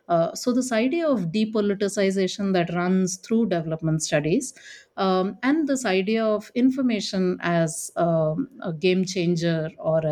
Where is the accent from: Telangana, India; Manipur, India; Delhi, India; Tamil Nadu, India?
Delhi, India; born there; So I was born in Delhi in India